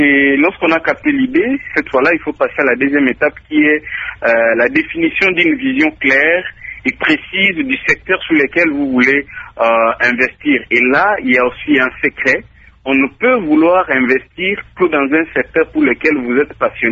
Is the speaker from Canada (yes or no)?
no; DR Congo; on a été par exemple chez nous en RDC